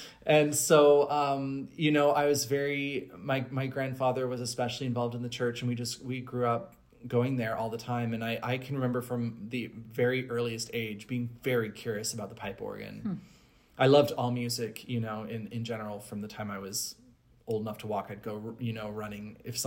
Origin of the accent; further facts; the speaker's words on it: Bracebridge, Ontario, Canada; I grew up in Canada, as probably many of you know, and I grew up in this little town called Bracebridge, and it's about 150 miles north of Toronto. And I grew up attending the local United Church.